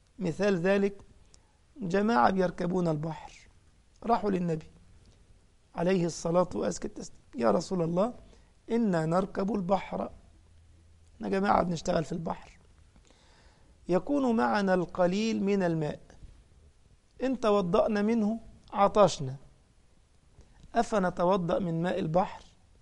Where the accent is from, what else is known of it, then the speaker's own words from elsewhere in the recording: Egypt; أنا من مصر ومش معهود عندنا الجراد، لكن في الخليج معهود، في بلاد المغرب معهود صح، إنما عندنا في مصر ما لا نعهده، إنما أنا لما روحت السعودية رأيته